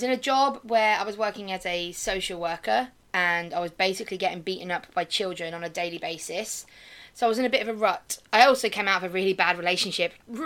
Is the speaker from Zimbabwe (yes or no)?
no; King's Lynn, East of England, United Kingdom; And I grew up and was born in King's Lynn in Norfolk, which is where we are currently residing.